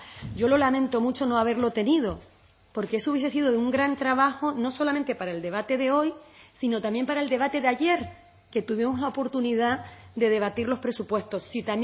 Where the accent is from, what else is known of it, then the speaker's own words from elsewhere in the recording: Canary Islands, Spain; aquí somos canarios, da igual donde vivamos